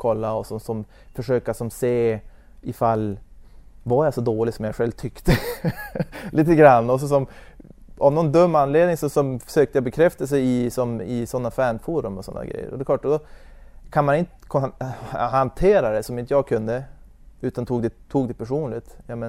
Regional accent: Ljusvattnet, Västerbotten County, Sweden; Jag är från Ljusvattnet typ.

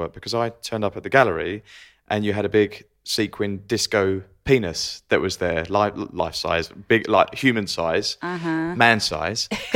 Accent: East of England, United Kingdom; So I'm Essex, which is probably Jersey to New York

